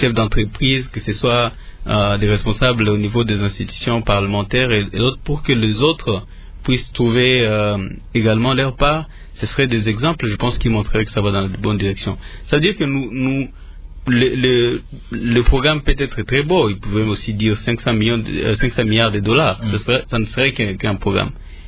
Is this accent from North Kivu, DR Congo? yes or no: yes; Goma, North Kivu, DR Congo; On a des populations de chez moi, à Goma, à Sake, dans le Rutshuru, à Beni et les autres qui vivent, dorment, ne sachant pas s'ils vont se réveiller le lendemain matin.